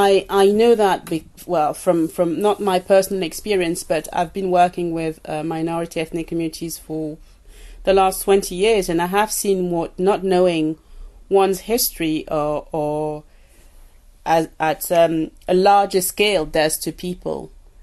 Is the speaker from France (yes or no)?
yes; Paris, Île-de-France, France; also born or lived in Cameroon; When I was in Cameroon, that story is quite known. But growing up in Paris, it wasn't.